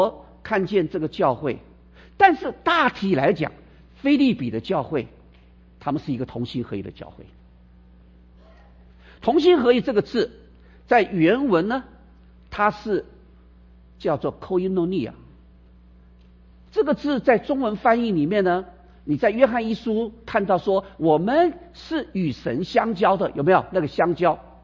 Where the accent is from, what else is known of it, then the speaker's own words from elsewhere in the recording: China; 所以我们中国人讲说家和万事兴。